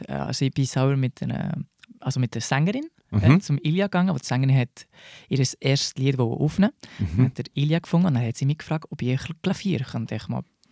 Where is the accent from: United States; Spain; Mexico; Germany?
Spain; German is a second language; Also ich bin ja in Spanien aufgewachsen. Vielleicht merkt man das.